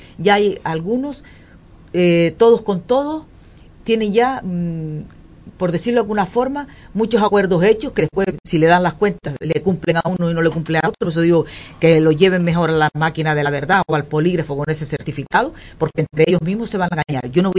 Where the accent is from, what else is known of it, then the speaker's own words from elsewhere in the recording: Tuineje, Canary Islands, Spain; yo soy del municipio de Tuineje, adoro a mi municipio y a mi gente